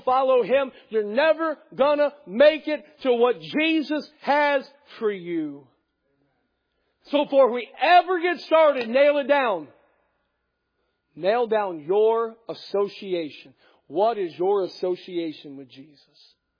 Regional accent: United States; as an American, I have a right, seemingly, to question every authority.

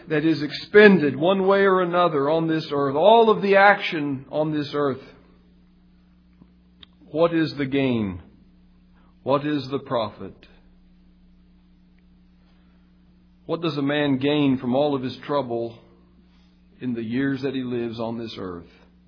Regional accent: Kentucky, United States; Occasionally, I look at the website of my hometown newspaper in Kentucky

